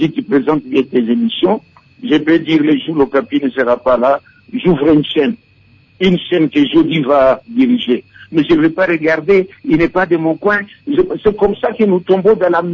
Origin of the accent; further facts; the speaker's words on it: DR Congo; Moi, je suis partisan de la proposition parce que nous sommes tous des Congolais.